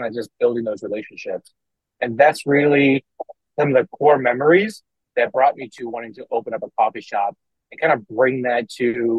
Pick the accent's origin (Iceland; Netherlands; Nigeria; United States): Iceland; at least back then, growing up in Iceland, we didn't really knock the door.